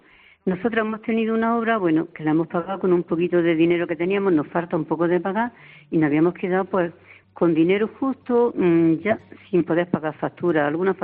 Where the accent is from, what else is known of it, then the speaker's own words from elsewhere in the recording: Spain; las dos que somos españolas